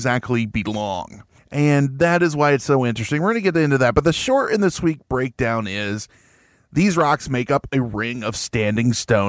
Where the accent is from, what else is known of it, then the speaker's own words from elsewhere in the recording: South West England, United Kingdom; Yeah, Wiltshire. Wiltshire, England. Wiltshire. We're from the Shire.